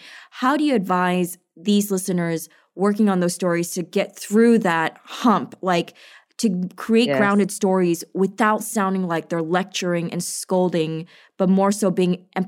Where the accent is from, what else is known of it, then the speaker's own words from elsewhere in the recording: New York, United States; I'm also from New York, and I've definitely had racist comments said to me. I'm Chinese Malaysian.